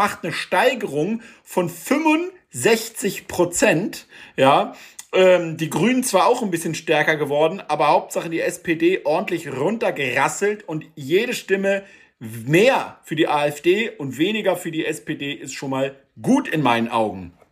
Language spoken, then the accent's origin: German; Berlin, Germany; Berlin, meiner Heimatstadt.